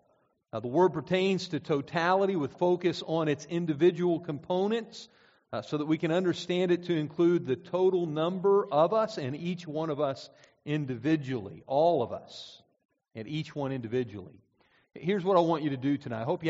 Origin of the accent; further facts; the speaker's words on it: Pennsylvania, United States; I was from Snyder County, Pennsylvania, and I spelled it S-C-H-N-Y-D-E, Schneider County.